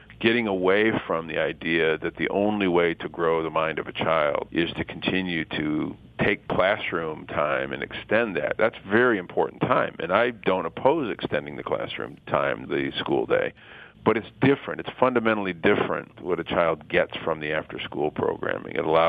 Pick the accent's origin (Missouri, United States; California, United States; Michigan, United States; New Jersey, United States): Michigan, United States; Flint; including in my hometown of Flint, Michigan